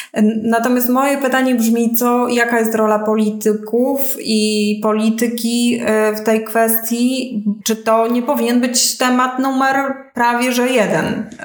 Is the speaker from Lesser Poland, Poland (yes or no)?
yes; Kraków, Lesser Poland, Poland; ja pochodzę zresztą z Krakowa